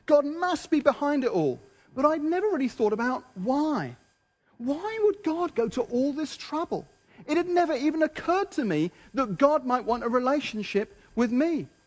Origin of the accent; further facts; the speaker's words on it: Wimbledon, London, United Kingdom; Of course, I was from Wimbledon, after all.